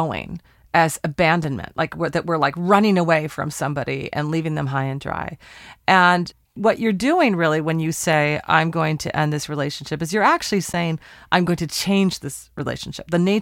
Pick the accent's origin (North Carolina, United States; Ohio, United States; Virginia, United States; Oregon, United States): Oregon, United States; Portland; We're recording in my hometown, Portland, Oregon.